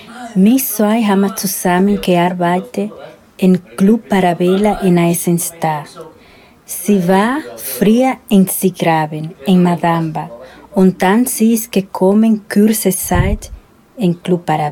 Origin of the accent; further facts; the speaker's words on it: Dominican Republic; German is a second language; also born or lived in Switzerland; now in Austria; Ich bin von Dominikanische Republik nach Schweiz gekommen und dann hier nach Österreich.